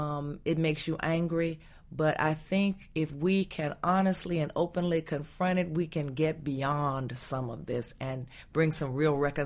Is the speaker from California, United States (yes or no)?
no; Roanoke, Virginia, United States; When I was growing up in Roanoke, Virginia is a very interesting town because I didn't even believe that racism existed there.